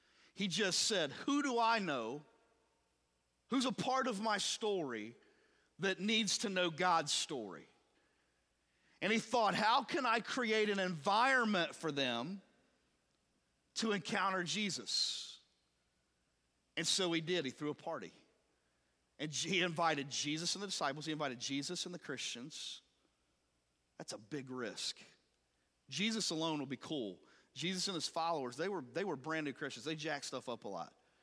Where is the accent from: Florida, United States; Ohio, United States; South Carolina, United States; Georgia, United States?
Ohio, United States; now in Louisville, United States; From having family from Eastern Kentucky and growing up in Ohio and coming to this awesome city, there was a lot of things I didn't understand.